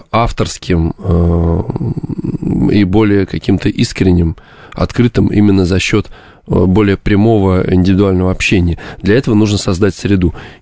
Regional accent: Moscow, Russia; Вырос я в Хамовниках.

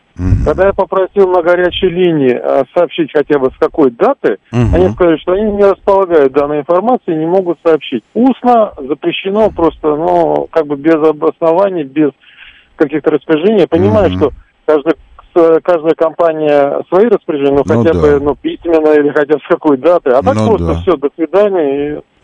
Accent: Moscow, Russia; я из Москвы

